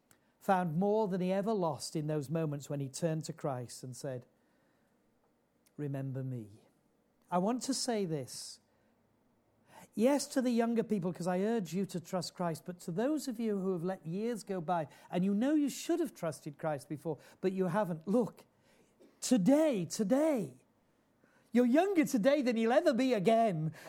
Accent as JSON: {"language": "English", "region": "Yorkshire and the Humber", "country": "United Kingdom", "said": "And I am a Yorkshireman."}